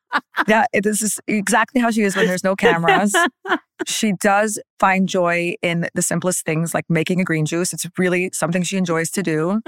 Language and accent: English; Hong Kong; also born or lived in New York; I grew up in Hong Kong. A lot of people don't know that about me.